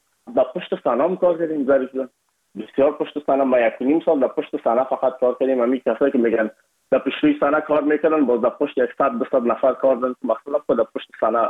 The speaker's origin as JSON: {"language": "Persian", "country": "Afghanistan"}